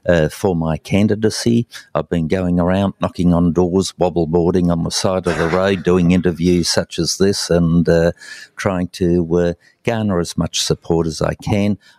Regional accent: Tasmania, Australia; that is what has made Australia and my home state of Tasmania the envy of the world. I don't see people wanting to flee Tasmania and Australia.

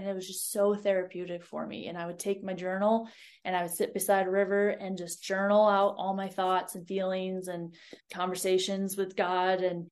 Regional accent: Ohio, United States; I grew up in Ohio, like flat Ohio.

